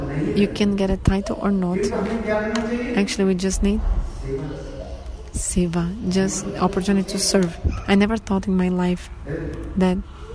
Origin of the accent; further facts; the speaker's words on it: India; English is a second language; When I came from Brazil, from India to Brazil